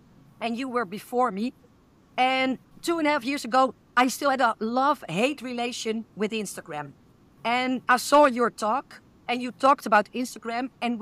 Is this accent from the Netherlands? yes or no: yes; Netherlands; English is a second language; As you all know, my Dutch listeners know, English is not my native language.